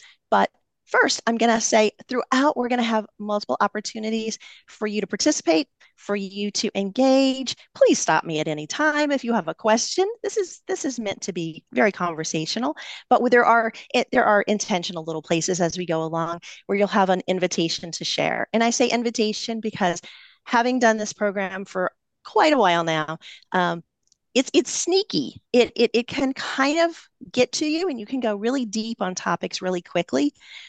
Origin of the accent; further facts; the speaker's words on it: the South, United States; You can give me some extra syllables. I'm from the South.